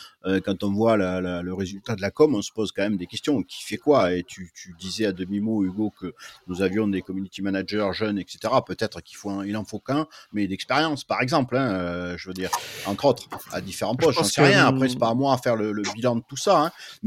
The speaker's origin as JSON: {"language": "French", "town": "Toulon", "region": "Provence-Alpes-Côte d'Azur", "country": "France", "tie": "born there", "said": "je suis supporter depuis 40 ans, que j'ai 56 ans et que je suis né à Toulon"}